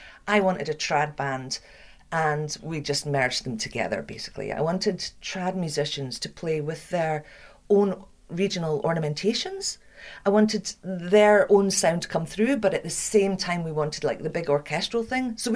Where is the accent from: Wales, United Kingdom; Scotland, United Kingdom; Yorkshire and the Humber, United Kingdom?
Scotland, United Kingdom; Black Isle; I come from the Black Isle, which is like right up north near Inverness, and they all speak like that.